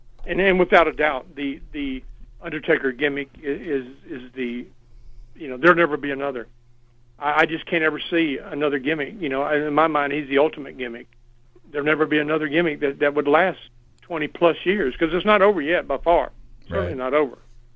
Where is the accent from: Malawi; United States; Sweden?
United States; Mobile, Alabama; I was going to pack up and move back to my hometown here in Mobile and go back in the funeral business.